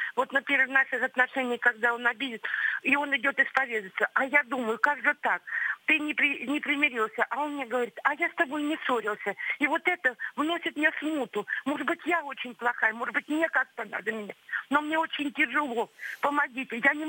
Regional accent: Oryol Oblast, Russia; я из Орловской области.

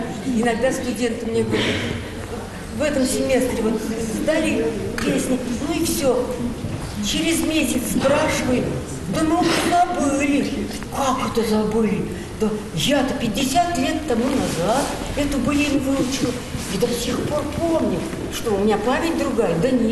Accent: Russia; У нас, я выросла в Заволжье, у нас не сказывали былины.

